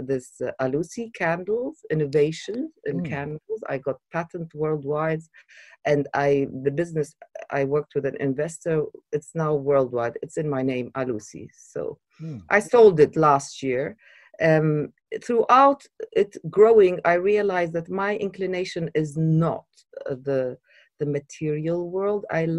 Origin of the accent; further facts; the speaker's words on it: Iraq; now in London, United Kingdom; when I grew up in Iraq, my father and his colleagues were building the country.